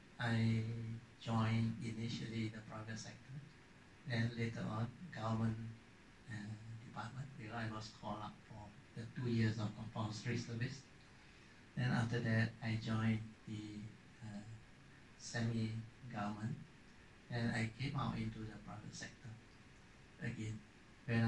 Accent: Kedah, Malaysia; English is a second language; now in South Korea; In my home state, Kedah State, I was the only non-Malay

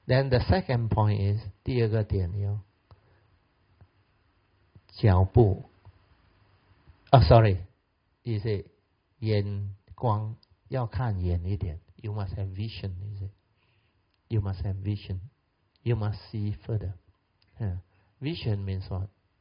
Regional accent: Malaysia; English is a second language; And really, as Malaysian, we really feel for the first time we can actually call ourselves Malaysian

